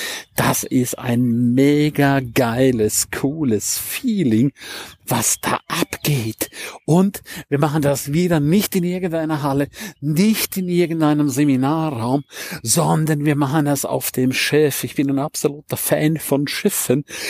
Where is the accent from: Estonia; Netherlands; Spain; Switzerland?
Switzerland; St. Moritz, Graubünden; Wieso St. Moritz? Nochmal an dieser Stelle. Weil es ist meine Heimat